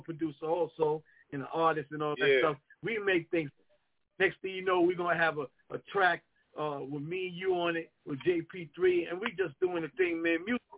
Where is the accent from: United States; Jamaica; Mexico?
Jamaica; I'm about to get into my Jamaican music because, you know, I'm Jamaican.